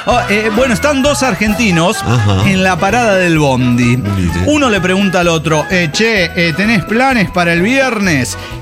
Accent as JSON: {"language": "Spanish", "region": "State of Mexico", "country": "Mexico", "said": "Hola, ¿qué tal, amigos? … del Edomex."}